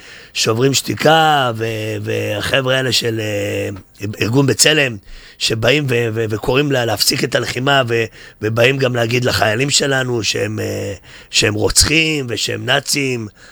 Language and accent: Hebrew; Jerusalem, Jerusalem District, Israel; גדלתי בגבעה הצרפתית בירושלים